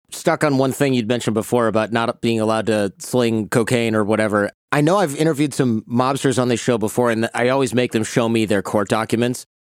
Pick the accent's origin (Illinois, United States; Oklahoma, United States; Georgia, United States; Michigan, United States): Michigan, United States; Detroit; That's where I'm from. I'm from Detroit, and there's a lot of Iraqis there.